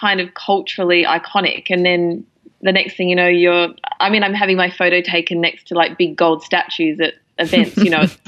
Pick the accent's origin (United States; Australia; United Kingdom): Australia; when you're growing up in Australia feels really remote.